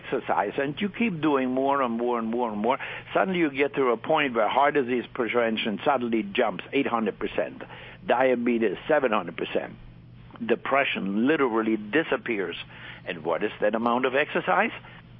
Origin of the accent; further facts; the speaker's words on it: New York, United States; now in Chicago, United States; No, actually, I'm a New Yorker. I got my PhD at State University of New York at Stony Brook.